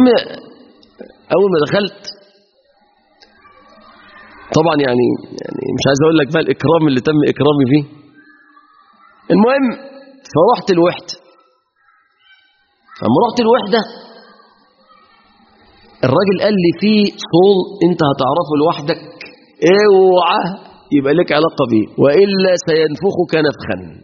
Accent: Mansoura, Dakahlia, Egypt; قلت له انا من المنصوره

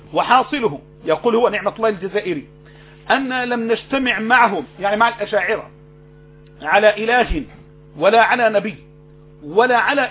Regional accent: Egypt; في بلدتنا الطيبة في أرض الكنانة

